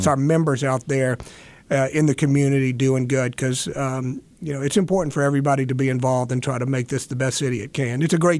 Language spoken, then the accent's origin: English; Mississippi, United States; Yeah, I'm originally from Mississippi, so we grew up with a lot of livestock.